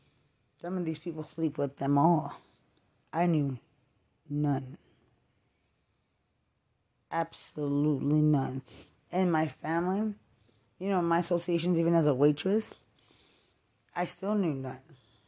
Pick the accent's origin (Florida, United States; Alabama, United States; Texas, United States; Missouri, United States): Texas, United States; Lubbock; But I'm from innocent Lubbock, Texas. I'm from Lubbock.